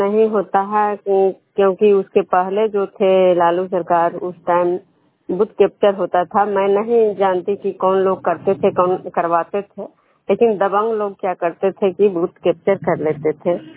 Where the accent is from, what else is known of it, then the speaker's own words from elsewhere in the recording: Bihar, India; मेरा उम्र करीब 39 वर्ष है और मैं बिहार राज्य की निवासी हूँ।